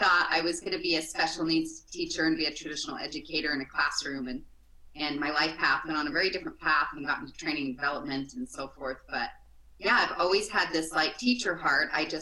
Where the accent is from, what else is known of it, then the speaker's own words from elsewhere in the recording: Salt Lake City, Utah, United States; Yeah, I grew up here in Salt Lake in Cottonwood Heights area and went to school here